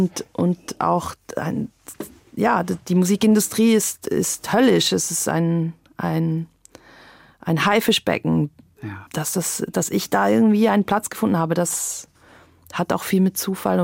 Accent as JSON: {"language": "German", "region": "Zurich", "country": "Switzerland", "said": "Ich als Zürcherin, für mich war das wie Hollywood"}